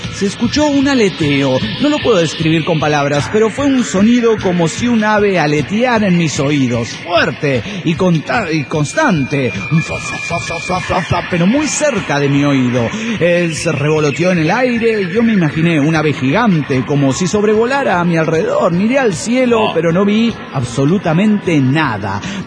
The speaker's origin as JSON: {"language": "Spanish", "town": "Perote", "region": "Veracruz", "country": "Mexico", "tie": "born or raised there", "said": "Estando en mi pueblo natal, Perote, Veracruz, mis hermanas lavaban su ropa"}